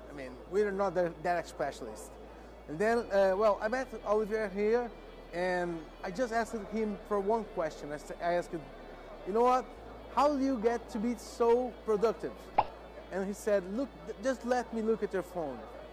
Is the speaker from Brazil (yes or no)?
yes; Brazil; I'm from Brazil, and I'm a professional copywriter.